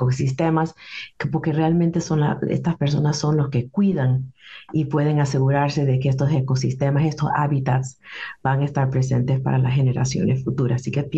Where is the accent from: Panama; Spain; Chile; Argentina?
Panama; Soy de Panamá, así que me gustan muchas cosas, la cultura latinoamericana